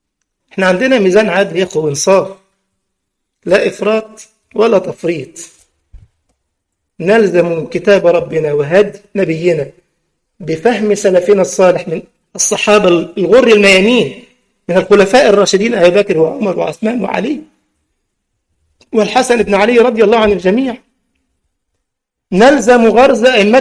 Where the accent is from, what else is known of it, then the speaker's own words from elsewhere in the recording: Egypt; لدرجة واحد عندنا في مصر خلص على علماء مصر وضاعتها